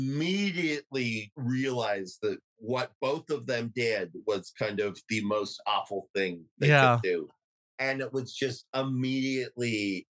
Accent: Utah, United States; Do we really want to talk about how damaging it was growing up in Utah as weird?

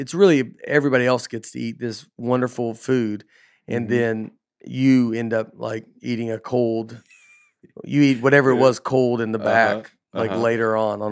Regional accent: Hollywood, California, United States; You're from Memphis, Tennessee. I'm from Hollywood.

